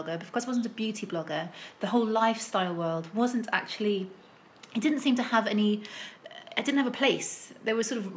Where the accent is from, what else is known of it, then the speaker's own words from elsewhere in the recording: London, United Kingdom; I do travel post now, but always... always as a Londoner.